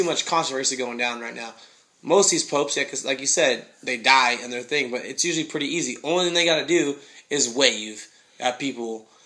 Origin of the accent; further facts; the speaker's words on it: United States; because I'm an American guy